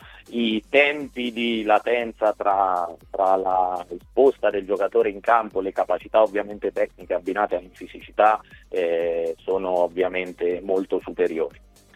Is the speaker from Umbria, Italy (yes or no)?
yes; Perugia, Umbria, Italy; essendo perugino ho vissuto esatto